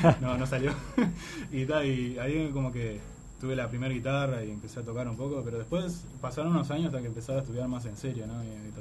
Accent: Montevideo, Uruguay; now in Costa Azul, Uruguay; yo vivo en Costa Azul, nací en Montevideo, viví un montón de años acá, después nos mudamos para afuera con mis viejos. Un lugar increíble, así, playa, balneario.

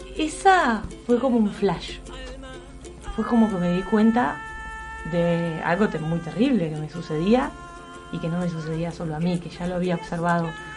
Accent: Montevideo, Uruguay; que nosotros como montevideanos no estamos tan atentos, ¿no?

